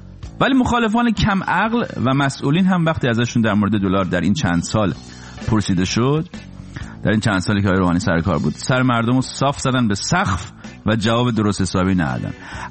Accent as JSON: {"language": "Persian", "country": "Iran", "moved": "yes", "lives_now": "United States", "said": "20 سال پیش که من داشتم از ایران می اومدم بیرون"}